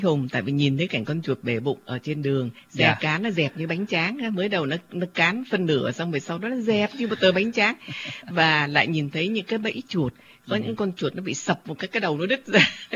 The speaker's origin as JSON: {"language": "Vietnamese", "region": "Ho Chi Minh City", "country": "Vietnam", "tie": "born or raised there", "said": "tại vì người sinh ra tại thành phố, lớn lên sinh ra và lớn lên ở Sài Gòn, thành ra cái mà ký ức của mình về con tượng, về con chuột rất không, là hãi hùng."}